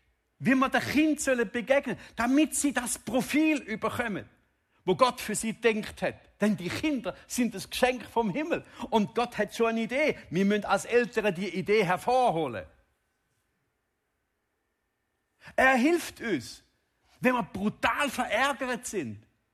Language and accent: German; Switzerland; Wenn wir als Schweizer anfangen, das Evangelium und die Bibel aus unserem gemeinschaftlichen Dasein nehmen